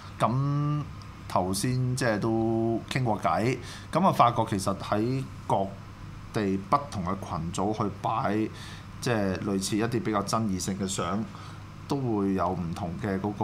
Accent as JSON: {"language": "Cantonese", "country": "Hong Kong", "also_born_or_lived": "Australia", "said": "我嗰陣時喺澳洲我朋友問我嚟自邊，我話我香港咯。"}